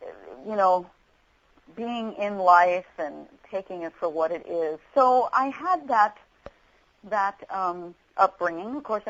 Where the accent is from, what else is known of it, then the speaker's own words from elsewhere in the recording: New Jersey, United States; born there; Okay, well, I was born in New Jersey.